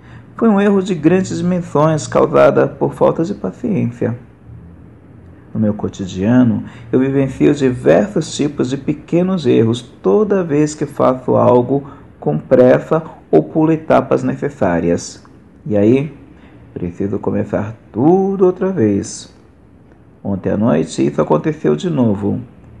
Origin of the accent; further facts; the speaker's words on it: São Paulo, Brazil; sou de São Paulo, capital, aonde estou